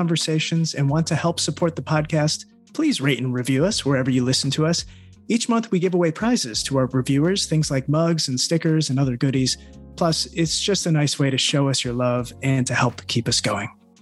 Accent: Ohio, United States; we're both from Ohio, so shout out to the Ohioans in here.

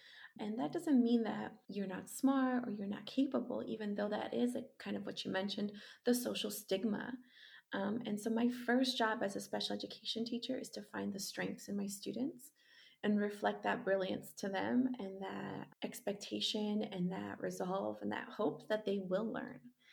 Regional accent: Colombia; English is a second language; now in United States; As someone who has struggled to be bilingual in many spaces, both in my home country of Colombia and here in the US, and having to go between both of them

